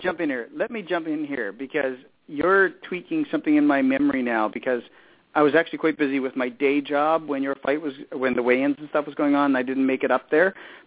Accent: East Coast, United States; I follow his career because I'm from the East Coast.

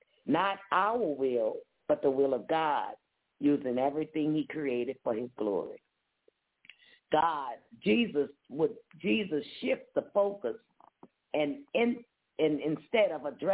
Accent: New Orleans, Louisiana, United States; You know, I'm from New Orleans. So what you're telling me, you know, I was sinful. Everybody in New Orleans was sinful.

